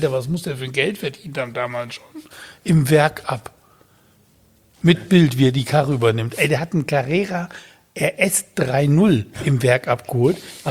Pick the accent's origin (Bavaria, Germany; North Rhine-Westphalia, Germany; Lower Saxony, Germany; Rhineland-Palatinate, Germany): Rhineland-Palatinate, Germany; Betzdorf; als ich Kind war, bin ich aufgewachsen in Betzdorf. Betzdorf im Siegerland, also am Rande vom Siegerland. Also Betzdorf gehört ja eigentlich noch zum Westerwald sozusagen. Das ist so am Fuß, Betzdorf an der Sieg.